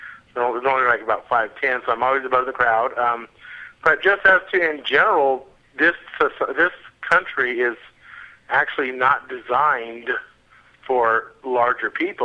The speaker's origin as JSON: {"language": "English", "country": "United States", "moved": "yes", "said": "As you can tell, I have an accent. I'm from the States."}